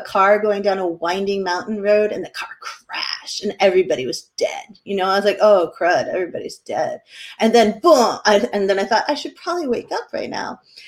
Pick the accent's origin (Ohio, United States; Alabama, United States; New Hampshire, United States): New Hampshire, United States; accent: New Hampshire; you can tell I'm from New Hampshire when I talk like that, huh?